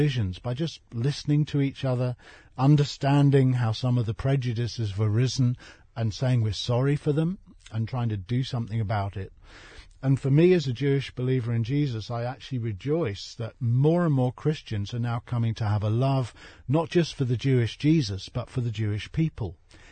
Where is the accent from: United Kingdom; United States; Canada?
United Kingdom; England; Well, my experience growing up in England was anti-Semitism.